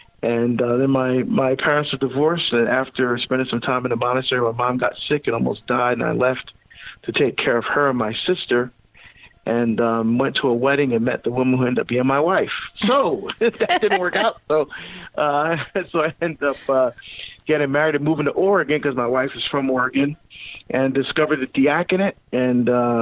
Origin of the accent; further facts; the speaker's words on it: Barbados; born there; moved away; I was born in Barbados in the West Indies in the Caribbean. My father was not a person of faith. My mom was a Methodist who converted to the Catholic faith as a teenager.